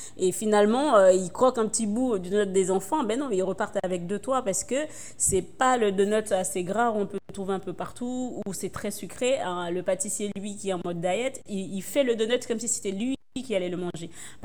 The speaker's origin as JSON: {"language": "French", "country": "St. Martin", "moved": "yes", "lives_now": "Lille, France", "said": "j'ai quitté Saint-Martin en 2012 pour m'installer dans le nord de la France, à Lille."}